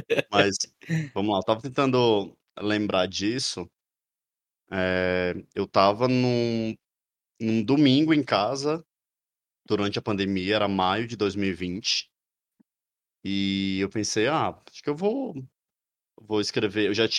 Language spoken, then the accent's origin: Portuguese; Ceará, Brazil; now in São Paulo, Brazil; Mas eu sou um homem de 31 anos, sou cearense, moro em São Paulo